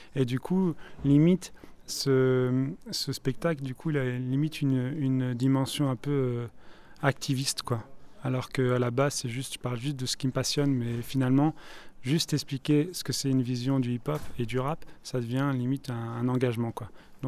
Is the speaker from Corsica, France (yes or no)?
no; Paris, Île-de-France, France; now in Rennes, France; voilà Paris, voilà, et puis depuis 10 ans je suis en Bretagne à Rennes.